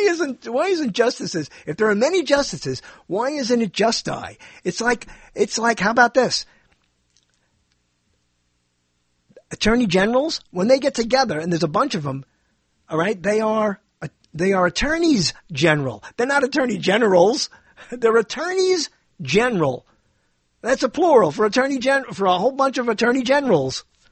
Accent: New York, United States; I grew up, as I always said, I grew up in New York. And in New York, everybody knows what it is they need to know.

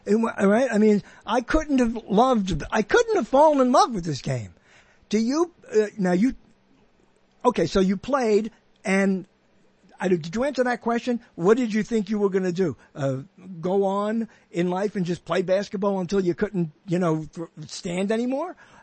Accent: New York, United States; I was forced to in junior high school in New York, where I grew up in New York.

